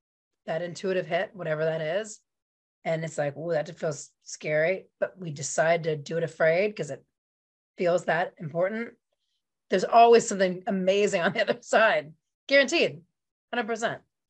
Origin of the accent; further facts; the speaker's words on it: Pittsburgh, Pennsylvania, United States; I mean, I grew up in Pittsburgh in the 80s. Like, people were like, they didn't even know where Africa was on the map.